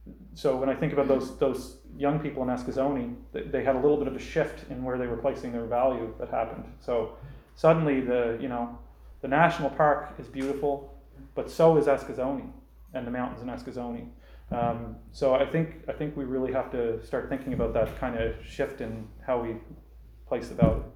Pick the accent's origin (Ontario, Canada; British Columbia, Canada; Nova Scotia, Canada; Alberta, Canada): Nova Scotia, Canada; Glace Bay; this is very similar to my experience growing up in Glace Bay